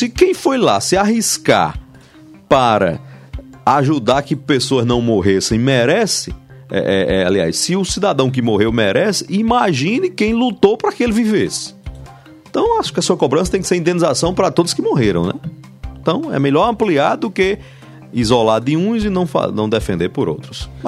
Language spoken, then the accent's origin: Portuguese; Marisópolis, Paraíba, Brazil; Em Marisópolis, minha terra natal